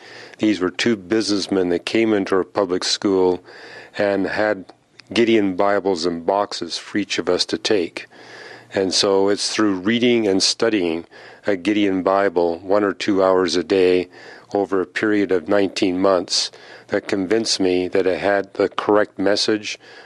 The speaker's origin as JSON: {"language": "English", "country": "Canada", "tie": "born or raised there", "said": "Well, I was born, raised, and educated in Canada. I'm a Canadian."}